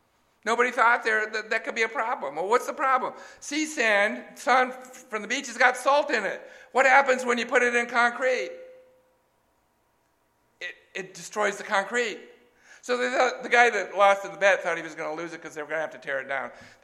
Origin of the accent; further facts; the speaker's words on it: California, United States; I grew up in California.